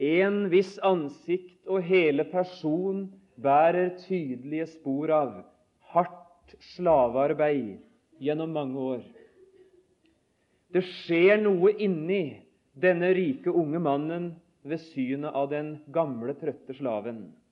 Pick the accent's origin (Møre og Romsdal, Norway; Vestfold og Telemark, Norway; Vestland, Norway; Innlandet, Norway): Vestfold og Telemark, Norway; Notodden; fortelle om mammas dekketøyskap hjemme på Notodden.